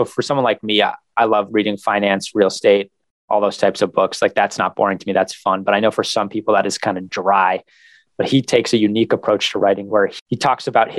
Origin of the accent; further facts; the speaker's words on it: New Hampshire, United States; So I grew up in New Hampshire, both kind of interchangeably right on the border there. And then went to school in Boston, worked in Boston, and currently now I'm back in New Hampshire for the time being.